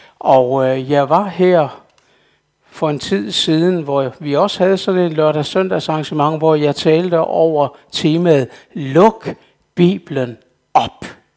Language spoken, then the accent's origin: Danish; Ribe, Region of Southern Denmark, Denmark; born there; now in Copenhagen, Denmark; jeg er ikke rigtig københavner. Jeg er faktisk født i Ribe Sogn, så jeg er født meget tæt på her.